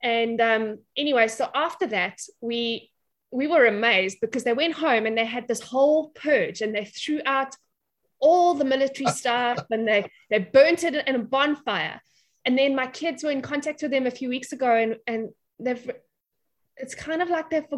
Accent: South Africa; we grew up in South Africa before the referendum. So like we were already over the age of seven before South Africa became a democracy.

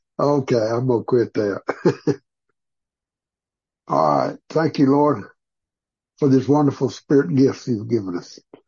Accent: Arkansas, United States; I'm old boy from Arkansas.

